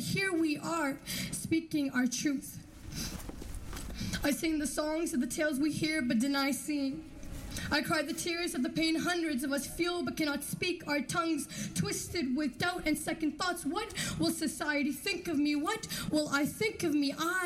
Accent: Canada; born and raised in Canada. My parents are from Iraq. Muslim. I'm 18 years old.

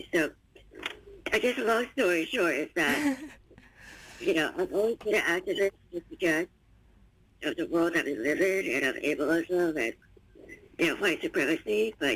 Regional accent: Midwest, United States; especially as a young child, you know, growing up disabled in the middle of the Midwest and being, you know, being Asian American and disabled and a girl.

